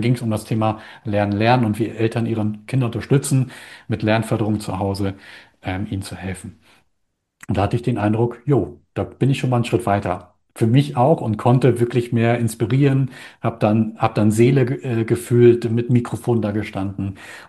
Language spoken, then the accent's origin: German; Lower Saxony, Germany; also ich komme ja auch aus Friesland